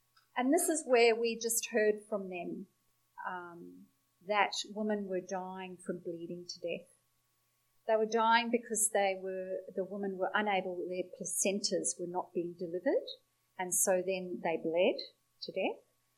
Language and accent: English; South Africa; I grew up in South Africa